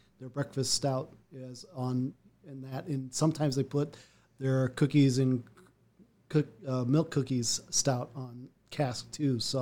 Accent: Granger, Indiana, United States; now in Mishawaka, United States; I've been living here all my life. I've been, I grew up in Granger, now living here in Mishawaka.

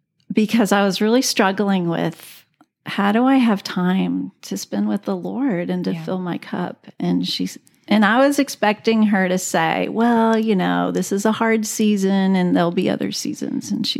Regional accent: Houston, Texas, United States; 'cause I grew up in Houston and he grew up out in the country where.

